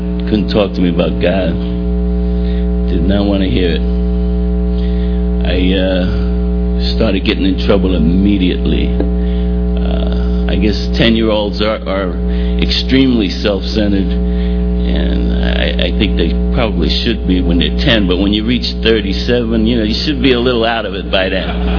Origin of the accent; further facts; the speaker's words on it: New York, United States; I grew up in New York, in Washington Heights, right near the George Washington Bridge. And there were seven of us, mother, father, two older sisters, two younger brothers.